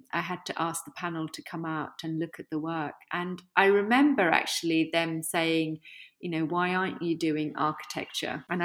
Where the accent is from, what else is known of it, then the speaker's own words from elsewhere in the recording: Bangladesh; moved away; drawing what my life was like growing up in Bangladesh